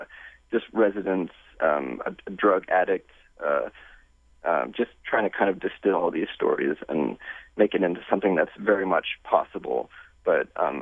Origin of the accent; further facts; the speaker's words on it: Huntington, West Virginia, United States; I grew up in Huntington, which is in the southwest corner of West Virginia, and I studied jazz in at University of Michigan